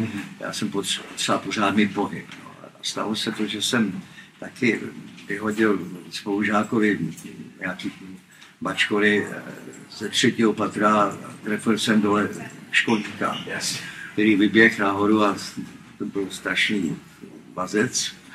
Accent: Hulín, Zlín Region, Czechia; moved away; Tam u nás na Moravě.

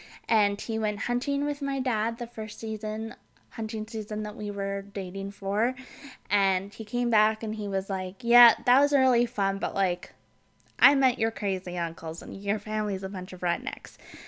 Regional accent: Calgary, Alberta, Canada; So I'm from Calgary, Alberta, Canada

